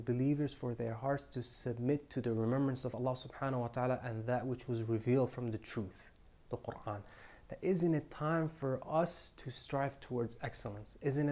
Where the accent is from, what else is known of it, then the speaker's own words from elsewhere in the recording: Canada; growing up in Canada, you know, I went through my own struggles as a Muslim.